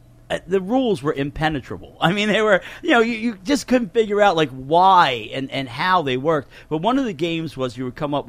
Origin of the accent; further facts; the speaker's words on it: Coatesville, Pennsylvania, United States; A place called Coatesville, Pennsylvania.